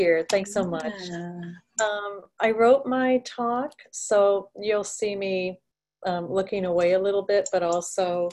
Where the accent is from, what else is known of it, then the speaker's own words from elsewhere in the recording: Chicago, Illinois, United States; I grew up in Chicago. I'm from an immigrant family. We weren't poor.